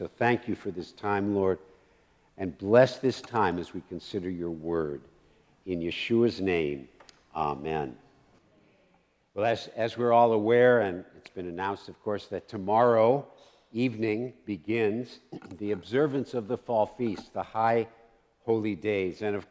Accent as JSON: {"language": "English", "town": "Cleveland", "region": "Ohio", "country": "United States", "lives_now": "Kansas City, United States", "said": "actually not from Kansas City, but originally I'm from Cleveland, Ohio."}